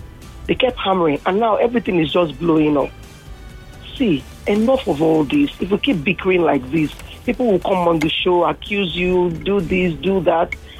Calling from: Ikorodu, Lagos, Nigeria; calling from Ikorodu.

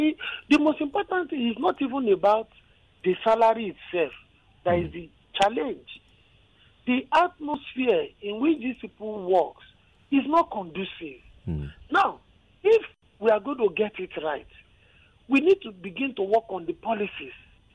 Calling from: Orile Egum, Lagos, Nigeria; I'm calling from Orile Egum.

